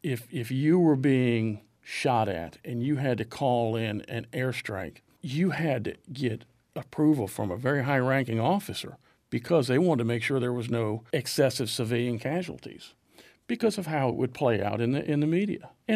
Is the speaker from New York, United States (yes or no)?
no; Tampa, Florida, United States; America now is completely different from what it was when I was a young kid growing up in Tampa.